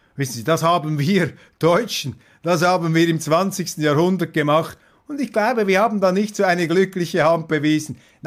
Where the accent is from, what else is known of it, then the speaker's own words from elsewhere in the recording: Switzerland; so wie ich sie sehe, als Schweizer von außen.